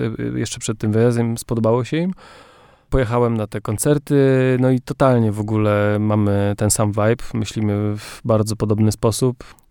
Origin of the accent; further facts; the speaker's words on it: Silesian Voivodeship, Poland; No to tak chyba jak u nas na Śląsku, w górach, jakby to się gdzieś pokrywa.